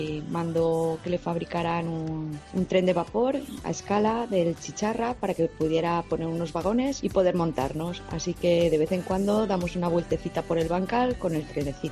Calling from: Beniarrés, Valencian Community, Spain; de Beniarrés.

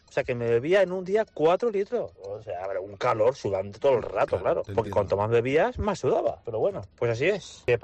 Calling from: Valencia, Valencian Community, Spain; de Valencia, aquí estoy con el taxi.

